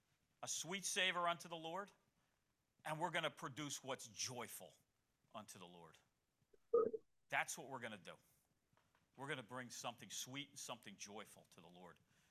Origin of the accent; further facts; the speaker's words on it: Scotch Plains, New Jersey, United States; When I grew up in Scotch Plains, my neighbor, my uncle's father, he lived between us